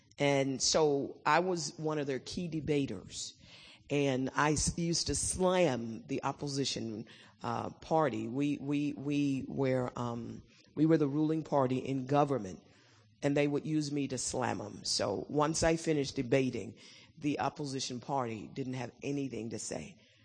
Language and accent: English; United Kingdom; now in United States; I'm British American, and I came in to the United States about 18 years ago, although I did all my education here.